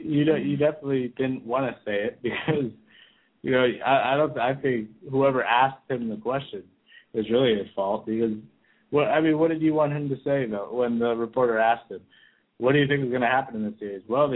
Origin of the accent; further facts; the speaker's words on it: New York, United States; But I grew up in New York. I know what the Knicks do.